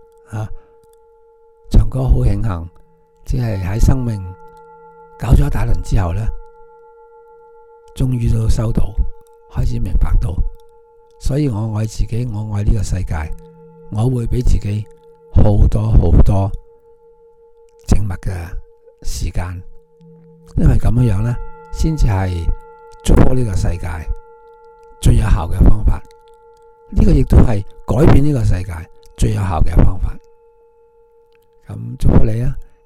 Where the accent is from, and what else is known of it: Hong Kong